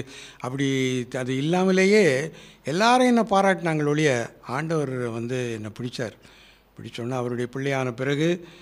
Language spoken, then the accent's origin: Tamil; Udumalaipettai, Tamil Nadu, India; born there; உடுமலைப்பேட்டைக்கு வந்து ஊழியம் செஞ்சாங்க. அங்கே தான் நான் பிறந்தேன்.